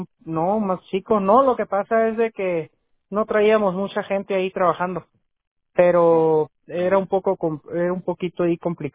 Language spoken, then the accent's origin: Spanish; Mexico; moved away as an adult; Yo soy de México, vivía en México, trabajaba en una mina de oro allá.